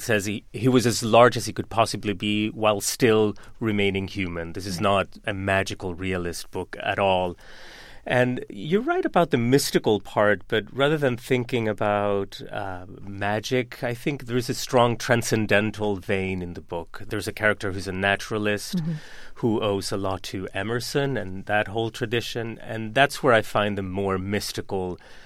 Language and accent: English; Sweden; also born or lived in Argentina; now in London, United Kingdom; I grew up in Sweden